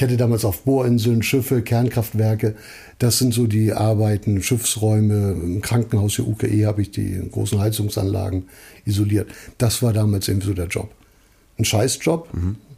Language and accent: German; Hamburg, Germany; Schnelsen-Niendorf, so okay. Die ganze Ecke, also gar nicht St. Pauli, muss man sagen.